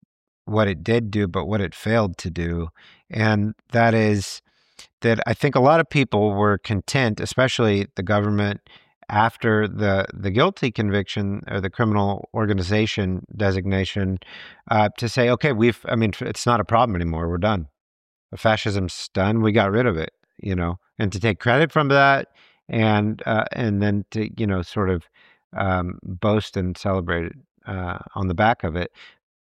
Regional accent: Texas, United States; I grew up in Texas.

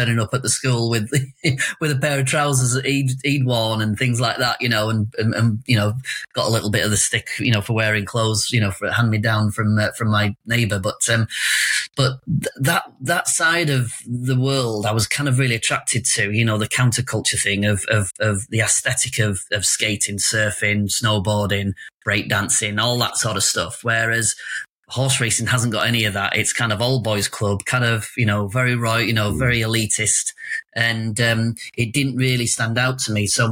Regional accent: Middleham, Yorkshire and the Humber, United Kingdom; also born or lived in Africa; But I suppose life really began when I moved back to the UK and moved to Middleham, North Yorkshire, which is kind of like where I say I'm from, even though I say I grew up in Africa. And that being a horse racing town

